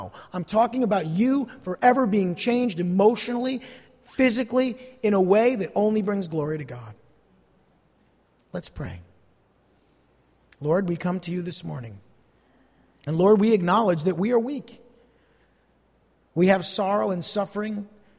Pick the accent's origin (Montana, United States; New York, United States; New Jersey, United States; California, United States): New Jersey, United States; I know what I would have said, because I'm from New Jersey and I'm Sicilian.